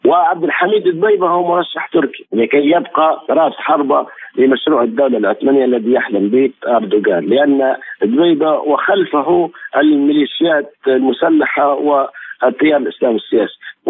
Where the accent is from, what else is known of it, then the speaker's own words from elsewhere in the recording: Libya; نحن كليبيين نريد أن ننهي هذه التجاذبات